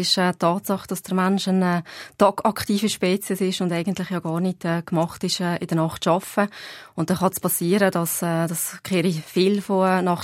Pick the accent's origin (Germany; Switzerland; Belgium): Switzerland; Valais; ich habe natürlich als Walliserin nichts gegen Fondue oder Raclette